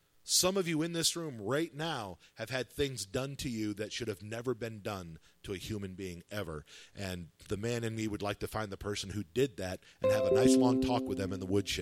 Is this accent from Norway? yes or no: no; Tioga, United States; I was born and raised right here in Tioga. I've lived in Tioga County all my life.